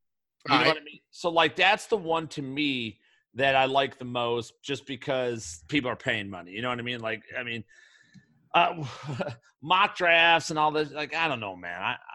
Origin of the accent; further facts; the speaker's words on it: Chicago, Illinois, United States; I'm a Chicago, I grew up in Chicago, so I'm a Bears fan.